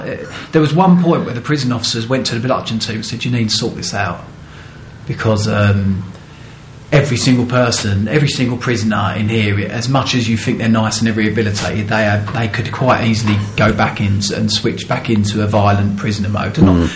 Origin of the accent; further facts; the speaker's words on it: Epping, East of England, United Kingdom; from Epping, which is a little town, school. You know, it wasn't much, not much going on. I mean, I'm from a big family